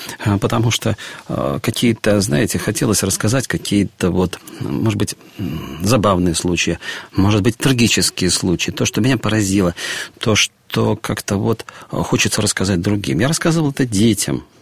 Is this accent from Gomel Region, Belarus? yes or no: no; Grodno, Grodno Region, Belarus; Вообще-то я сам из Западной Белоруссии, из города Гродно.